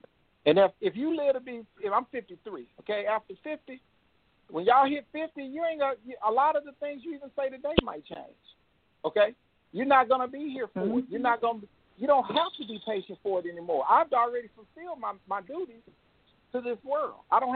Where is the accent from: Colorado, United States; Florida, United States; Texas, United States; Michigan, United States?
Texas, United States; now in California, United States; I'm in California. I'm a transplant from Texas.